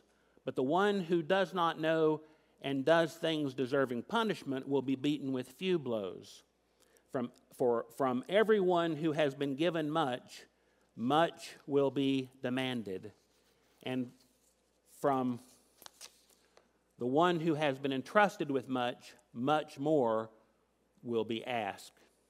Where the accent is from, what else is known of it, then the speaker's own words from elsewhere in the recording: Tennessee, United States; to use a term I knew growing up in Tennessee